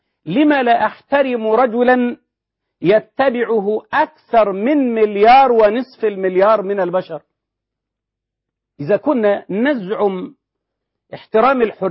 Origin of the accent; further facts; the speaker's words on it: Egypt; واحنا كمصريين بل كمسلمين